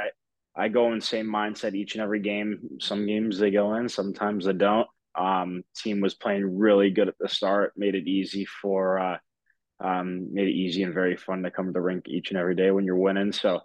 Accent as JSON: {"language": "English", "town": "Scottsdale", "region": "Arizona", "country": "United States", "tie": "born there", "said": "I was born in Arizona. I was born in Scottsdale, and that was a big part of my hockey falling in love with the game."}